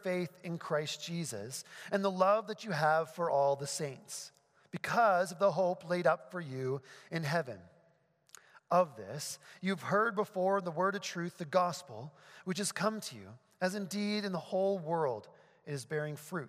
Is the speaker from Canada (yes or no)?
yes; New Brunswick, Canada; I grew up in New Brunswick in the middle of the woods, like literally in the middle of nowhere.